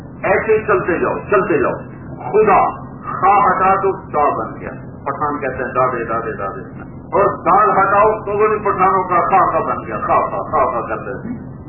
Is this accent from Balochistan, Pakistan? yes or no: no; Multan, Punjab, Pakistan; born there; میں نے کب کہا تھا میں پاکستان میں ضلع ملتان میں پیدا ہو جاؤں, میں نے کب کہا تھا کہ میں پنجابی گھر میں پیدا ہو جاؤں